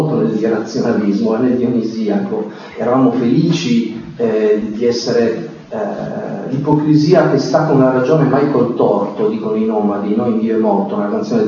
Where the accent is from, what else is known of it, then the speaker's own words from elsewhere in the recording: Trieste, Friuli-Venezia Giulia, Italy; io sono di Trieste, quindi ho imparato l'italiano, diciamo, sui libri di scuola